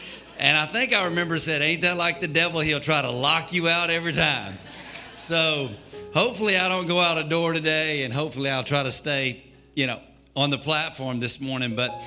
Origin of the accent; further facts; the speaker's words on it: Alabama, United States; And I'm thinking, I'm from Alabama. We should have a Doberman Pinscher, a Rottweiler, a Bulldog, a German Shepherd.